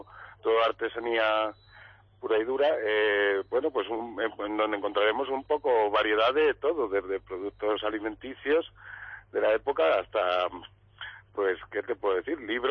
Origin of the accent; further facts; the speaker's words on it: Consuegra, Castilla-La Mancha, Spain; todos somos voluntarios de Consuegra, de la zona, de los pueblos de alrededor